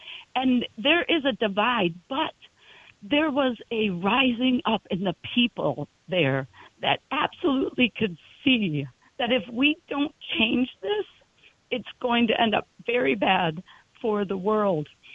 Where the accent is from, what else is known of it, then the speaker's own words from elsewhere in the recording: Wisconsin, United States; And then I grew up in Wisconsin, and there is not a systemic racism problem, but a systemic problem depending on government.